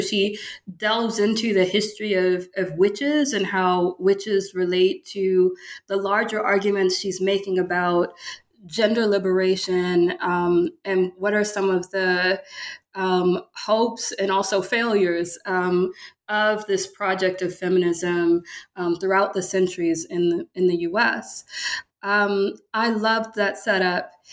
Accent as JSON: {"language": "English", "region": "the South", "country": "United States", "tie": "born or raised there", "said": "a lot of the resources that I found growing up in the South, in Black communities."}